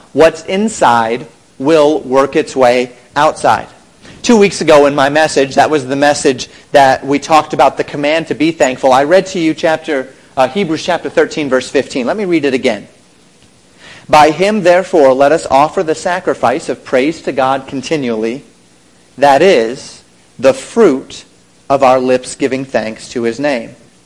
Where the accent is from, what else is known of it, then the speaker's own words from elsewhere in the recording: Colorado, United States; She grew up in Atlanta. I grew up in Colorado.